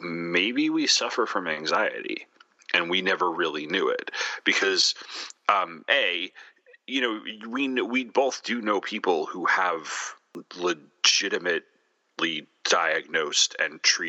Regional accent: Long Island, New York, United States; like I come from a place, or, you know, growing up in Long Island, but growing up in the area where I did and around the people I did

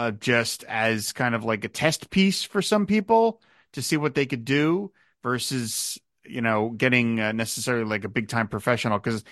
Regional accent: Philadelphia, Pennsylvania, United States; I grew up in the Philadelphia area. We had a bunch of newspapers.

